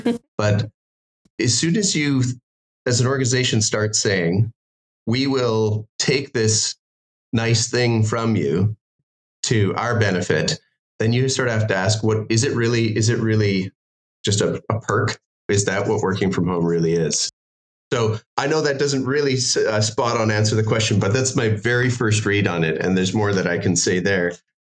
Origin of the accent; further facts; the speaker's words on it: Alberta, Canada; now in Singapore; So I live in Singapore. I don't have a definitively Singaporean accent when you hear me. I'm from Southern Alberta.